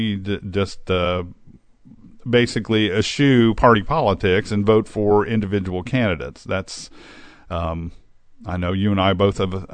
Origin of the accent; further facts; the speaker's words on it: Newark, Delaware, United States; This thing was supposed to get filmed in my hometown and where I live, which is Newark.